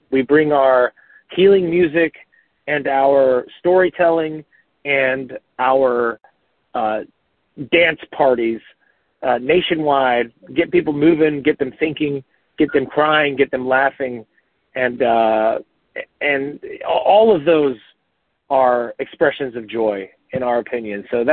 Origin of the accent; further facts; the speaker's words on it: North Carolina, United States; also born or lived in Latin America; I lived most of my adult life in Latin America, and kind of wound back up in my home state of North Carolina during the pandemic.